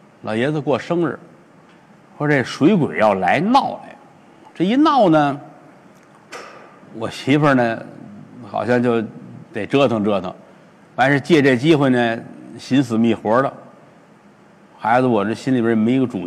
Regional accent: Tianjin, China; 到今天也是如此，我是天津人，啊，我太了解这个了。

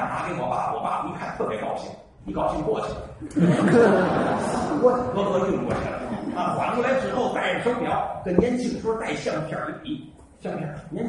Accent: Tianjin, China; 你看，还是那句话，我是天津人，天津有一海河

